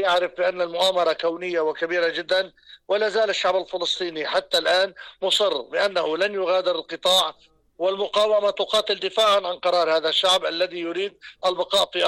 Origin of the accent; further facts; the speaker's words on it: Lebanon; الخطر الجامح الذي يتشكل علينا كلبنانيين